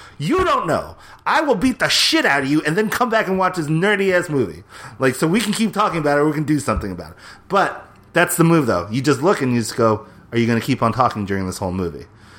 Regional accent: Philadelphia, Pennsylvania, United States; psh, girl, I'm from Philadelphia.

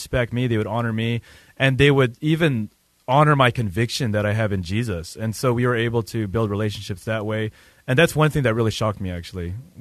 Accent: United States; I'm an American, anything that would make an American uncomfortable

